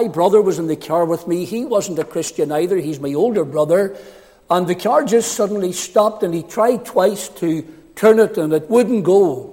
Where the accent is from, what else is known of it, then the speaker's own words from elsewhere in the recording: Cookstown, Northern Ireland, United Kingdom; I grew up in Cookstown many years ago. I just turned 60 there a couple of months ago. But I grew up in Cookstown, mum and dad, six children, three boys, three girls.